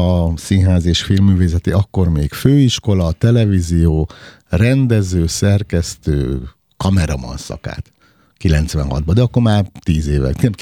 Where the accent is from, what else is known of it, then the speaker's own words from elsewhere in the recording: Diósjenő, Nógrád, Hungary; Én Diós Jenőn nőttem föl